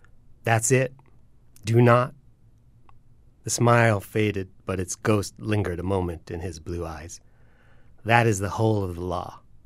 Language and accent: English; Columbia, Maryland, United States; born or raised there